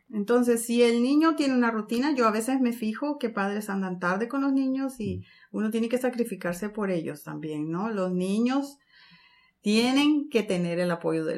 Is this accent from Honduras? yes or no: yes; Honduras; now in United States; Honduras.